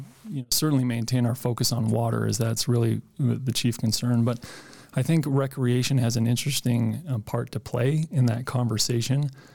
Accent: Denver, Colorado, United States; moved away as an adult; also born or lived in Utah / Nevada / New Mexico; I grew up in the Denver area and had always been interested in outdoor things and water, and college took me out of state. I did my undergraduate in Utah, and then master's work in Nevada, and then my PhD down in Albuquerque.

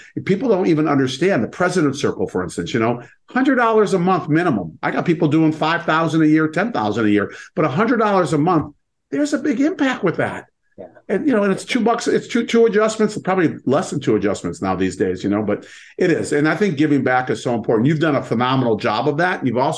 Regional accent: San Diego, California, United States; Because San Diego is my hometown, and we had to find a restaurant to be able to hold that.

